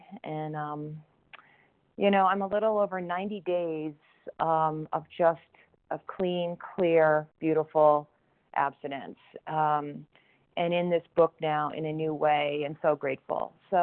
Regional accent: Minneapolis, Minnesota, United States; moved away as an adult; now in Ecuador; I'm from Minneapolis originally, and moved a year and a half ago to teach English, and I'm retired here now.

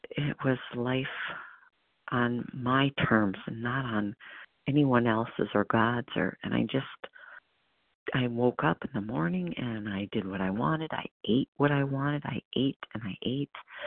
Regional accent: Wisconsin, United States; And the last initial is N as in Nancy, and I'm from Wisconsin.

